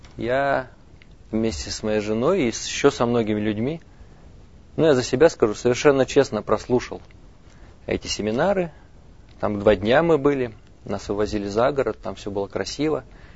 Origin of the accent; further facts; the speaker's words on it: Nizhny Novgorod, Nizhny Novgorod Oblast, Russia; Я из Нижнего Новгорода. … Я помощник пастора в церкви Часовни на Голгофе, Нижний Новгород.